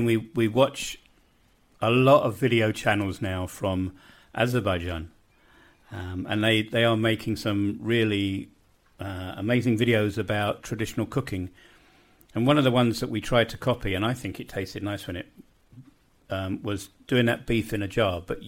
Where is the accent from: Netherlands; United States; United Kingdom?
United Kingdom; London; I was a city boy. I grew up in West Kensington in London